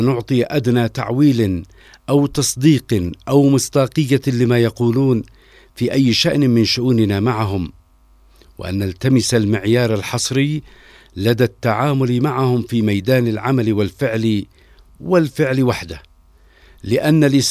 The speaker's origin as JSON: {"language": "Arabic", "country": "Palestine", "said": "أكلنا وشربنا كفلسطينيين وكعرب الأطنان من الهواء"}